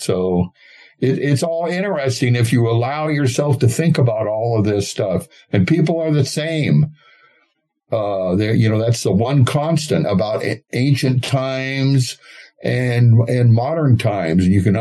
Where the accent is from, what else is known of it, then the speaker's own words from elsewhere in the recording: Los Angeles, California, United States; I grew up in Los Angeles.